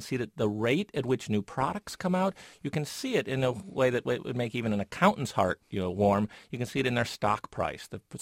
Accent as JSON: {"language": "English", "region": "Ohio", "country": "United States", "said": "You know, I'm from Ohio, and it's a very powerful Ohio-based company"}